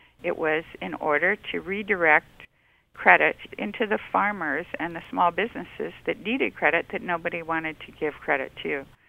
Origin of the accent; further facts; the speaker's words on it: California, United States; I'm from California, obviously